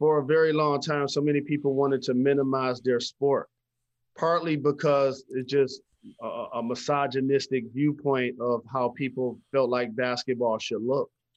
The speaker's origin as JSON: {"language": "English", "town": "Detroit", "region": "Michigan", "country": "United States", "tie": "born or raised there", "said": "Like, I grew up playing basketball in Detroit public schools."}